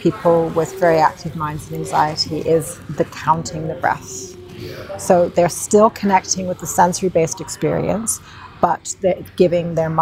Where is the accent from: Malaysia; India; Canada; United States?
India; I grew up in India.